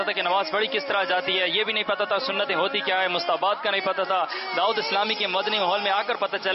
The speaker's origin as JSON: {"language": "Urdu", "town": "Barkhan", "region": "Balochistan", "country": "Pakistan", "said": "میں بار خان سے آیا ہوں، بلوچستان سے۔"}